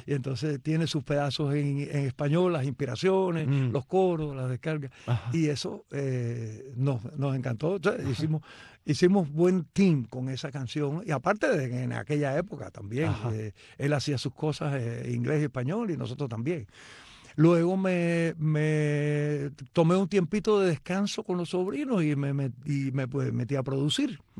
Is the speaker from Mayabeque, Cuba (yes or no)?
no; Sancti Spíritus, Cuba; Mira, yo nací en Santi Espíritus. Yo soy espirituano.